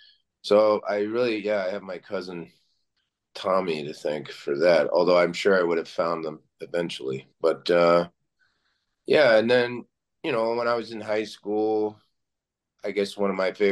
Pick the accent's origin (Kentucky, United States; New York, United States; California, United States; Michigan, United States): Kentucky, United States; so I grew up in Kentucky, and I had a cousin that lived out in the sticks in a trailer